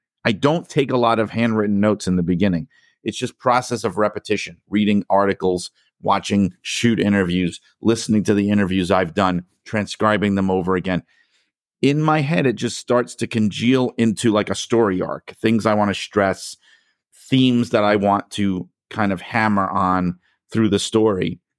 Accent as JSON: {"language": "English", "town": "New York City", "region": "New York", "country": "United States", "tie": "born or raised there", "said": "And growing up in New York City, it's just like in the air, wrestling fans"}